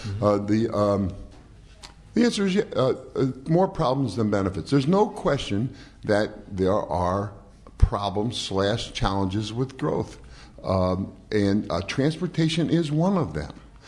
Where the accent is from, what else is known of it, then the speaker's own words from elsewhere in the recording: Ireland; I'm Irish.